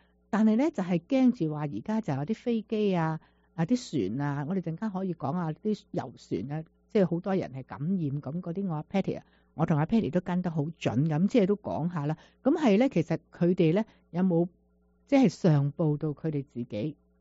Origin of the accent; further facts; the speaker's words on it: China; 即系我哋中国人咧，就系、有一个思想系咁样噶嘛